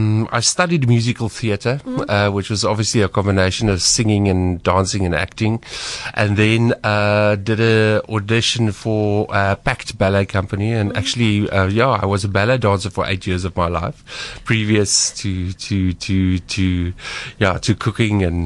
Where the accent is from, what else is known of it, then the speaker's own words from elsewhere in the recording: Free State, South Africa; I grew up in the Eastern Free State with obviously a family who loves entertaining. I think being hospitable was a big thing. I grew up on a farm.